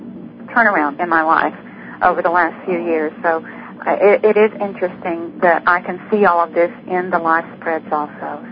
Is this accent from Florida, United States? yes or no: yes; Florida, United States; Oh, happy to do so. I am from Florida.